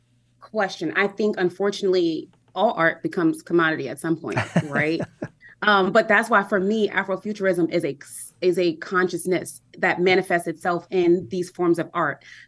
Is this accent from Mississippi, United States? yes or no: no; Harlem, New York, United States; Something I struggled with for a while is I'm from Harlem, New York. And, you know, we had the Harlem Renaissance and, you know, we had the Apollo.